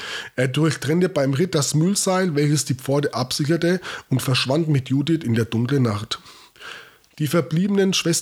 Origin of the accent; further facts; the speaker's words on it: Bavaria, Germany; Mein mit AI natürlich als Franke.